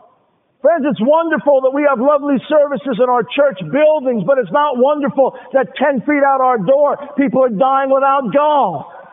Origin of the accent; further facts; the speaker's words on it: New York, United States; Now, I often, in describing my background, my wife and I, we're Jews from New York, and sarcasm just runs in our blood.